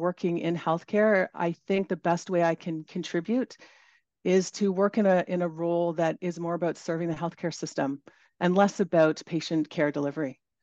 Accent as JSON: {"language": "English", "town": "Ajax", "region": "Ontario", "country": "Canada", "tie": "born or raised there", "said": "I was born in Toronto and raised in North Ajax, and back then it was really rural. And so I'm from like kind of a rural environment."}